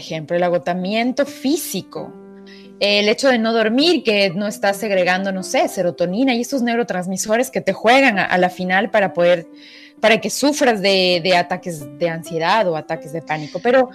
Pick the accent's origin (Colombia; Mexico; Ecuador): Ecuador; Quito, Pichincha; mi esposo y yo somos quiteños y no tenemos familia acá.